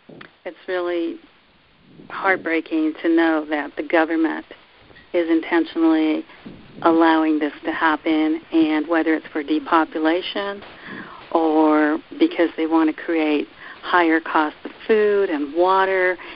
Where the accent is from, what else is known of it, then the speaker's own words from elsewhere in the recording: United States; watching these chemtrails for years because I grew up in America and they weren't there before.